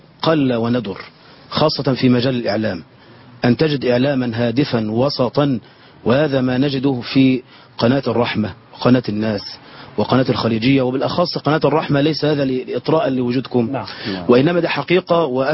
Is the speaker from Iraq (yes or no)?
no; Egypt; now in Sinai, Egypt; أولا أنا أعيش في سيناء منذ 17 سنة وأنا لست من أهل سيناء.